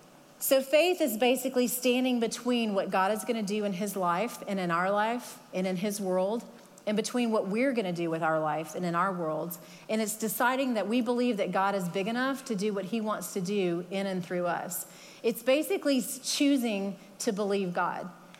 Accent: Texas, United States; I grew up in Texas, so for me, it wasn't that big of a stretch to go to school there.

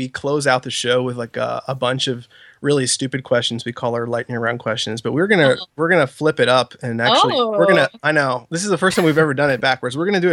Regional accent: Florida, United States; we're kind of from Florida and I've never seen a lot of old animated stuff

